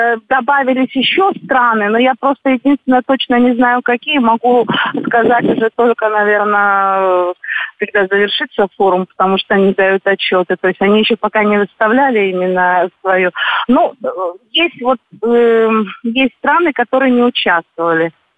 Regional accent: Abkhazia, Georgia; Абхазия, мы из Абхазии, получается

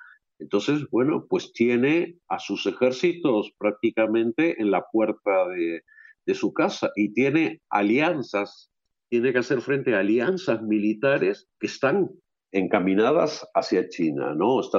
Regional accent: Uruguay; A mí siempre me gusta poner el ejemplo de mi país. Tú sabes que yo soy uruguayo.

